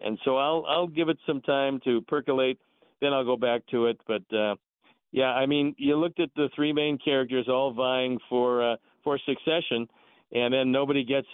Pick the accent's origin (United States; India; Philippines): United States; Cleveland, Ohio; and I was very familiar with that because growing up in Cleveland, that was part of the legend, you know.